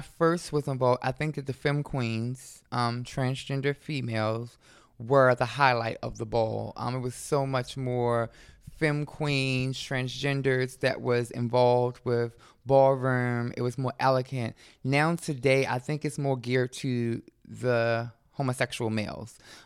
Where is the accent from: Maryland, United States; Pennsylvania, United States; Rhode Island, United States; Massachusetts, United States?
Maryland, United States; Baltimore; a lot of people didn't think that I came from Baltimore. They thought that I was from up north, from Philadelphia or New York.